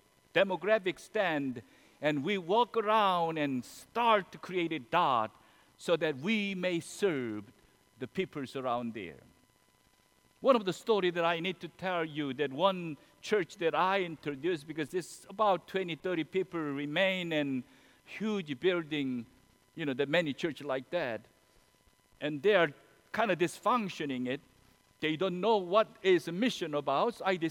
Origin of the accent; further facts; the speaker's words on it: South Korea; English is a second language; moved away; In recent my visit to my home country, Korea, I met Jin-Soo Kim, a labor leader.